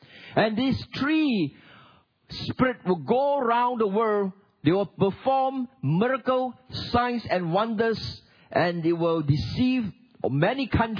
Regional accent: Singapore; Now, I come from Singapore. That is about the size of Singapore.

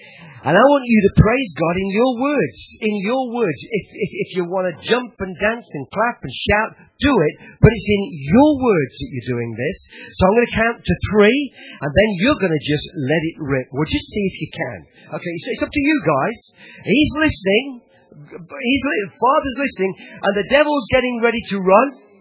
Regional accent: England, United Kingdom; I'm an Englishman set free. Stiff upper lip, you know.

